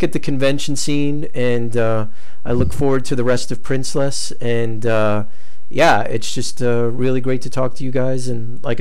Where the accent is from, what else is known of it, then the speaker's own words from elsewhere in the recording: New York, United States; I'm from New York originally, in New Jersey, and I haven't been to that con yet.